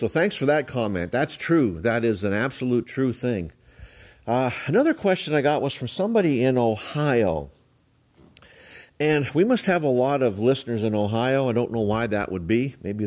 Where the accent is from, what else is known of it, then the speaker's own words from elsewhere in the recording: Canada; charismatic renewal or the charismatic movement was burning through many of the Catholic parishes in my hometown back in Canada.